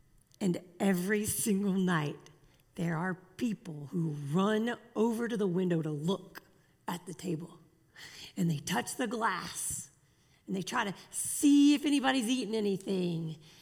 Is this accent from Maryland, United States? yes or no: no; New Orleans, Louisiana, United States; Especially being from Louisiana, especially growing up around New Orleans, everybody has a story they're going to tell you.